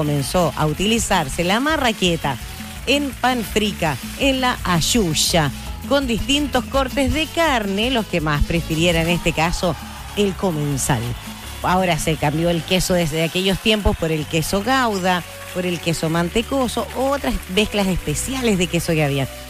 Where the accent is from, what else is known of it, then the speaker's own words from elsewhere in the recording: Chile; como los chilenos somos buenos para inventar cosas y ponerle más